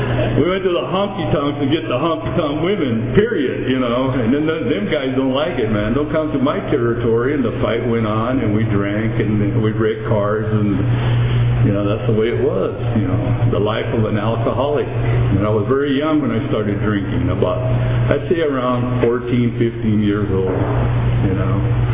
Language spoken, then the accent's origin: English; Albuquerque, New Mexico, United States; I'm a Mexican descent. I'm an Albuquerque, New Mexican. I was brought up and raised in Albuquerque, New Mexico, in an adobe house in the barrio.